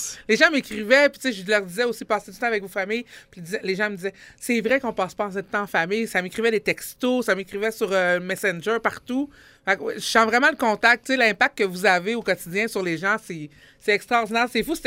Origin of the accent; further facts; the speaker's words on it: Quebec City, Quebec, Canada; je suis quelqu'un d'ici, je suis de Québec.